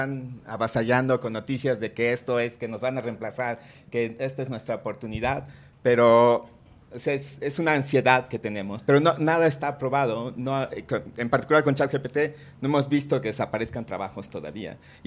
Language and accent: Spanish; Mexico; es nuestra característica como mexicanos.